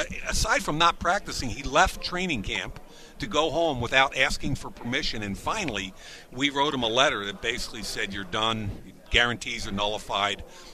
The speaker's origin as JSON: {"language": "English", "town": "Philadelphia", "region": "Pennsylvania", "country": "United States", "tie": "born or raised there", "said": "You know where I grew up? I grew up in Overbrook in West Philadelphia."}